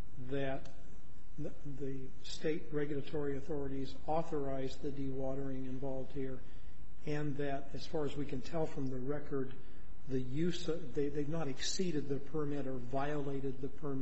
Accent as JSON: {"language": "English", "region": "Arizona", "country": "United States", "said": "I'm not intimately familiar with Nevada, I'm from Arizona"}